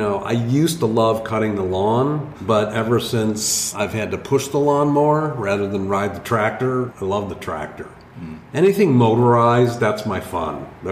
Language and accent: English; Detroit, Michigan, United States; I love, love, love cars. I'm a car nut because I'm from Detroit.